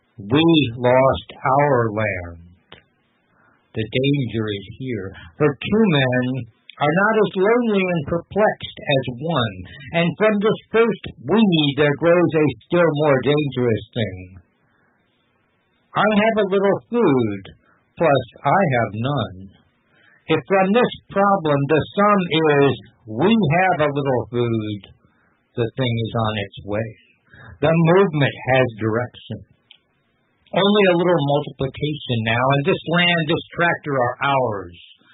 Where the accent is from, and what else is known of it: Moon Rock Lake, Ohio, United States; born or raised there